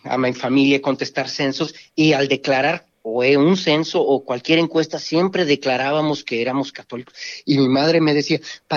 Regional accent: Mexico; Y yo, siendo mexicano

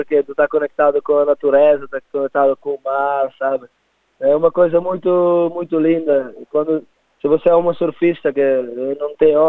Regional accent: Sal, Cape Verde; born there; Sim, onde eu nasci. Eu nasci na Ilha do Sal.

